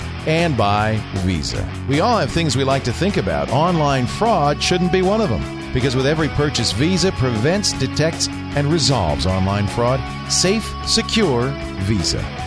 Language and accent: English; Quebec, Canada; Oh, yeah, I'm from Quebec.